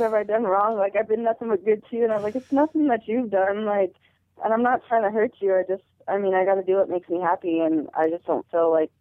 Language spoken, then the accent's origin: English; Colorado, United States; Colorado.